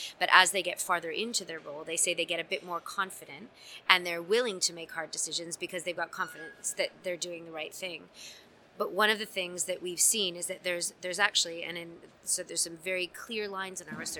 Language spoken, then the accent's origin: English; Canada; So my experience as a Canadian working in the US and then working in England